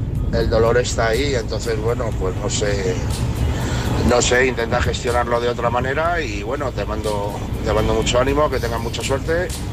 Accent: Toledo, Castilla-La Mancha, Spain; de Toledo, ya dirección Valencia, en ruta.

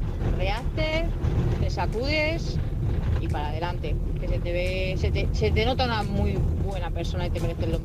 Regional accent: Tarragona, Catalonia, Spain; de Tarragona.

